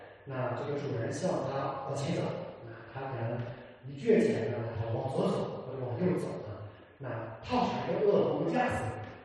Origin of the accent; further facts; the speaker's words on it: Shandong, China; 因为我小时候在山东的农村长大啊，然后在农村长大的时候，小时候跟着我们80后跟着爸爸妈妈去干农活